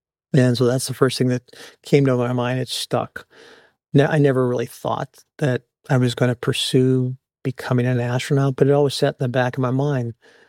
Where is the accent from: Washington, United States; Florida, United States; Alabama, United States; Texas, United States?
Texas, United States; El Paso; also born or lived in California; And I grew up in El Paso, Texas, even though I was born in California.